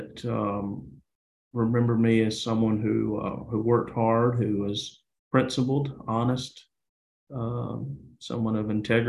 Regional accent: Georgia, United States; So I grew up in North Georgia in Pickens County, about an hour north of Atlanta, kind of the foothills of the Appalachian Mountains, in a small town, rural community. I still live in Pickens County.

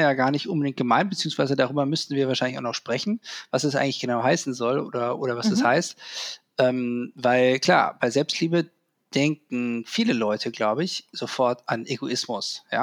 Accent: Rhineland, Germany; Ich bin ja im Rheinland groß geworden

